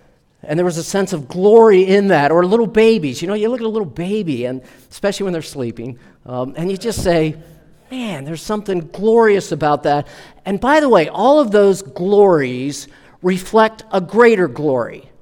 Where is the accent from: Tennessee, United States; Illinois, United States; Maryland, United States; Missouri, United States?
Maryland, United States; Baltimore; I grew up in Baltimore, Maryland, and anybody else ever live in Baltimore?